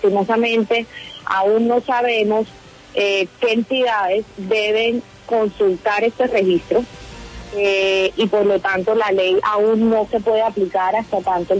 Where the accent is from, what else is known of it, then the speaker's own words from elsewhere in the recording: Colombia; somos todos los colombianos que estamos expuestos a esta fibra silenciosa